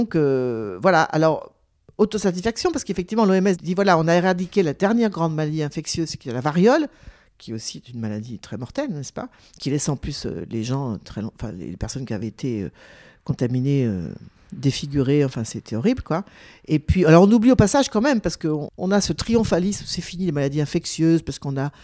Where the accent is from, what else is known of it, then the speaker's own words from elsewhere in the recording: Nouvelle-Aquitaine, France; Et c'est un peu l'emblème de ma région d'origine.